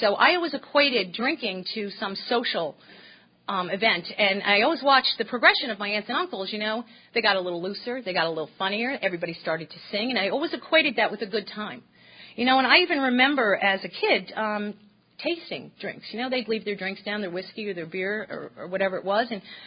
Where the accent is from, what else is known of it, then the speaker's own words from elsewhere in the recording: New Jersey, United States; I'm 45 years old. I'm originally from New Jersey. I come from an Irish Catholic family